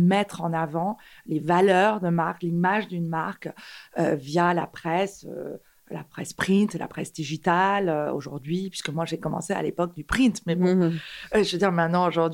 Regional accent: Paris, Île-de-France, France; Je suis d'origine perse, je suis arrivée à Paris à l'âge de 8 ans. Donc, je dirais que je suis parisienne depuis plus de 40 ans.

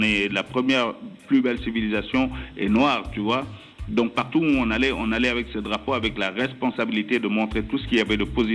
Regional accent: Senegal; je suis sénégalais, je suis de passeport sénégalais, je suis de nationalité africaine avec un passeport sénégalais.

